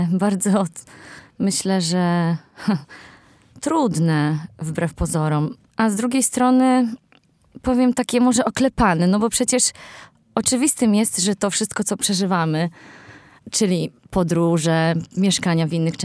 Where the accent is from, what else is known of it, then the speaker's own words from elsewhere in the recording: Olsztyn, Warmian-Masurian Voivodeship, Poland; to kim ja jestem, czyli olsztynianką i Polką